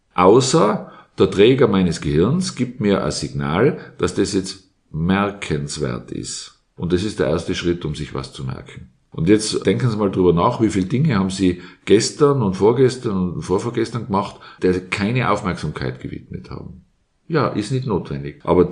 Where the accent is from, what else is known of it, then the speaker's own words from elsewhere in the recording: Innsbruck, Tyrol, Austria; ich bin in Innsbruck aufgewachsen, da waren die Telefonnummer sechsstellig